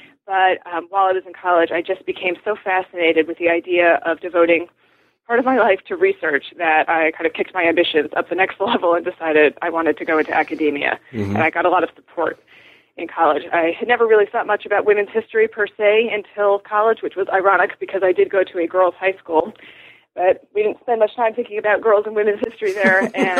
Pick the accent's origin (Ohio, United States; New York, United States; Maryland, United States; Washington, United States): Maryland, United States; Baltimore; also born or lived in Dallas, United States / Miami, United States; I grew up in Dallas, Texas, and in Miami, Florida, and in Baltimore, Maryland.